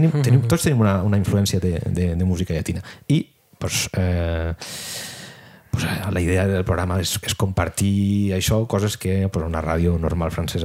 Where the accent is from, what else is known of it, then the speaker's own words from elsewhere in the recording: Valencian Community, Spain; accent: Valencian; also born or lived in Catalonia; el meu valencià pues, és el que també clar, he estat vivint molts anys a Catalunya, també sí, té influències de moltes coses, però també tendís a ser localista, no?